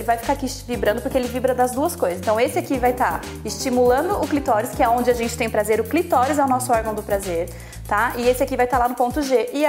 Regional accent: São Paulo, Brazil; Eu sou de São Paulo, atendo em São Paulo.

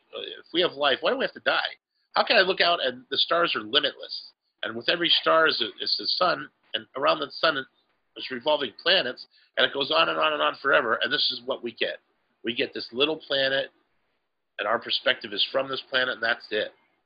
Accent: United States; I'm sick of it as an American.

